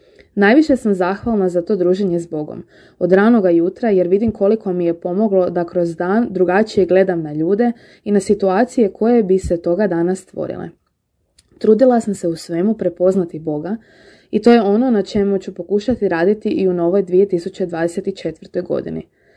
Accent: Varaždin, Varaždin County, Croatia; dolazim iz Varaždina i studentica sam na Učiteljskom fakultetu u Zagrebu

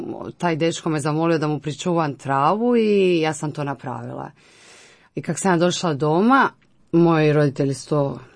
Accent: Poreč, Istria County, Croatia; znači, odrasla sam u Poreču. Tu sam završila osnovnu školu. Srednju školu sam završila u Međimurju. Kao što si ti rekla, dolazim iz sportske obitelji i katoličke.

